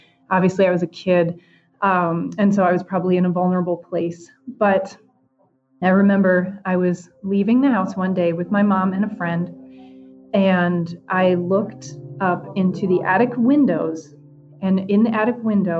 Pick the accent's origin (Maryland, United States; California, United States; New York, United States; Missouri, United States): Maryland, United States; And I grew up in Maryland, so I had the unique opportunity to explore a lot of the abandoned and historic places that I grew up near.